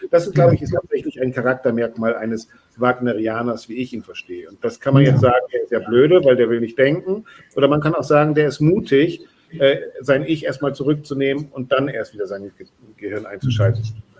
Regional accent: Bremen, Germany; der Wagner-Verband in meiner Heimatstadt natürlich, Wagner-Verband Bremen.

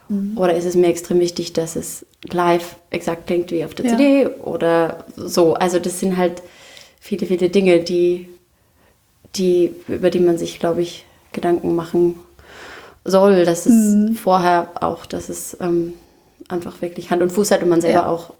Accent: Austria; also born or lived in New York; Ein Lied ist im Dialekt, ich bin ja aus Österreich.

